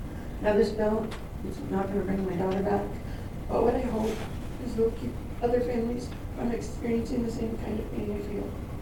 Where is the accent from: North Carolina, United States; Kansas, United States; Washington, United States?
Washington, United States; Vancouver; , and I'm from Vancouver.